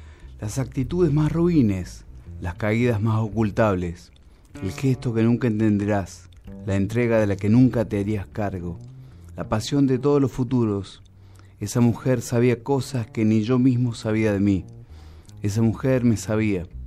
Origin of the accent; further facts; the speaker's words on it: Córdoba, Argentina; para toda la gente de Villa Libertador, viste, de donde soy yo, básicamente.